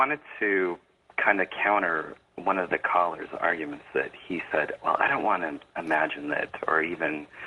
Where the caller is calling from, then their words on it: San Francisco, California, United States; Hi, San Francisco.